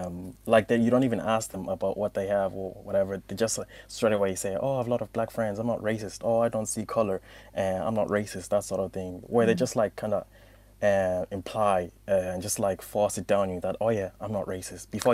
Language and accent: English; Dublin, Leinster, Ireland; also born or lived in South Africa; Then you tell them, oh, I'm from Dublin. Then they'll be like, where are you really from? And then I'm like, South Africa.